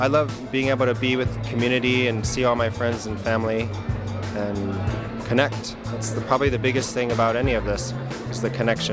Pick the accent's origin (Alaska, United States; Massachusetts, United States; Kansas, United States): Alaska, United States; Eagle River; also born or lived in Bethel; I was born in Bethel and raised in Eagle River